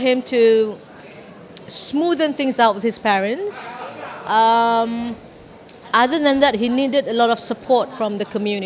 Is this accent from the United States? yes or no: no; Malaysia; I'm from Malaysia. I'm here because this is where my family is, the community.